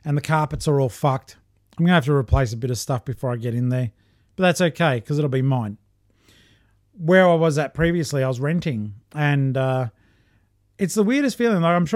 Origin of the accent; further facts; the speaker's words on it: Australia; accent: Australian; one of the things I like doing though is putting in as an Aussie an accent on it as possible.